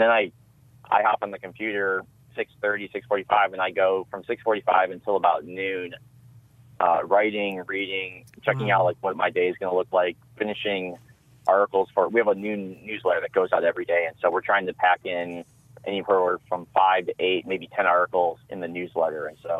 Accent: Detroit, Michigan, United States; I was born and raised in Metro Detroit. Grew up here, went to high school, college, went to the University of Michigan

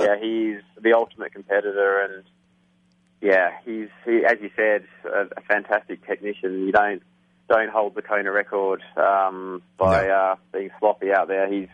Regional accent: Tasmania, Australia; who's from my home state, Tasmania in Australia.

